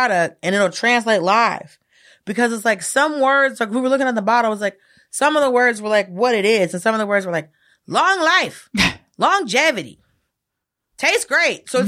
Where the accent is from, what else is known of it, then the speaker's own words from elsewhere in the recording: the South, United States; I mean, I didn't grow up with casseroles, but I'm from the South, so I don't know.